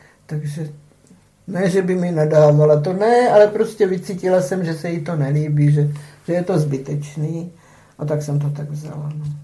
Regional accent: Poland; To teď se s Polákama nedomluvíte, že jo? Obě je mi platný, že jsem Polka, když neumím slovo.

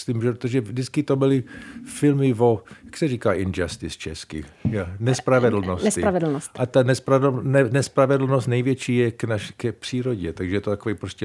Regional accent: Prague, Czechia; born there; jsem se narodil tady v Praze, kde moc vody není, jenom řeka, že jo, Vltava.

